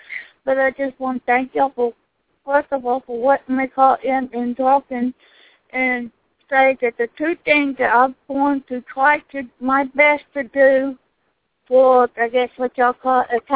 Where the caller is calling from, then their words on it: Texas, United States; I'm good. I'm calling in from Texas.